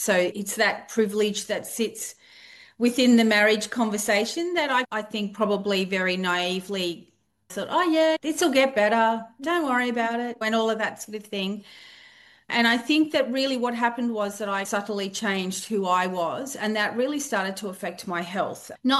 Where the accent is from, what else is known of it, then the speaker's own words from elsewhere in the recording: East Coast, Australia; I'm from Australia. I'm from the east coast of Australia. So we do say we all have different accents depending on where we come from